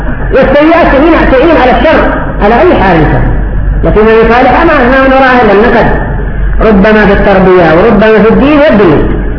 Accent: Yemen; وعندنا في اليمن المتزوج يقوم بسرعه قبل الولي

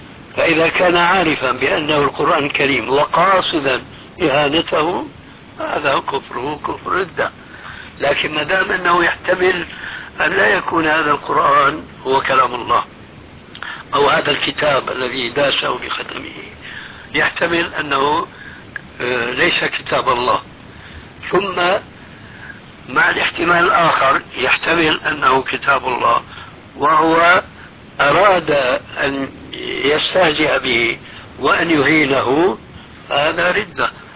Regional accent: Syria; وكما يقولون عندنا في سوريا بالكوم، بالجملة يعني بالجملة.

